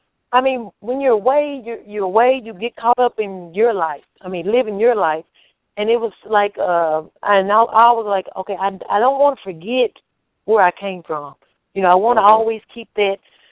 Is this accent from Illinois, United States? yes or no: no; Longview, Texas, United States; I mean, I grew up in Longview, in Longview, Texas. So my way of thinking was, if I seen Longview, Texas, I've seen Texas.